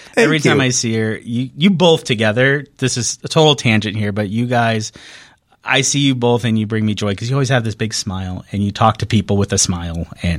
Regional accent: Lake Zurich, Illinois, United States; I grew up in Lake Zurich, and I've loved Chicago since I was a kid.

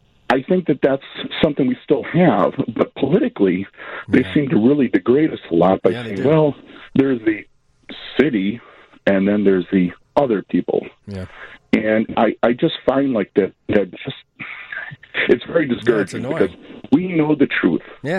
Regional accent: Elgin, Illinois, United States; now in Milwaukee, United States; Now, I'll give you a little background. I grew up in Elgin.

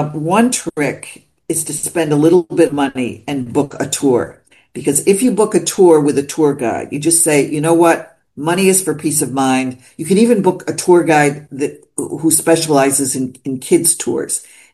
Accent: Buffalo, New York, United States; Well, my father had an Italian food store in Niagara Falls. I grew up in Buffalo, New York, and he had a contact in Paris

